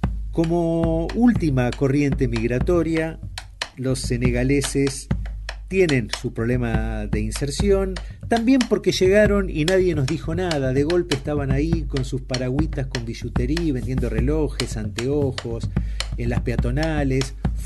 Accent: Buenos Aires, Argentina; Yo te cuento primero cómo lo viví yo como porteño.

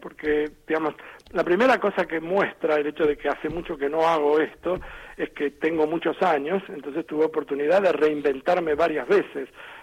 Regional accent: Argentina; moved away as an adult; yo soy argentino, viví 50, antes de venir a vivir acá, viví siempre en Argentina, qué sé yo, así que tengo toda la historia mía está allá, no acá.

